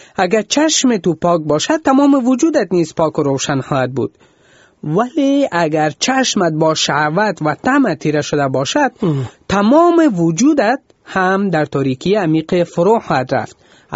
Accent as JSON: {"language": "Persian", "country": "Afghanistan", "said": "خودم از افغانستان هستم"}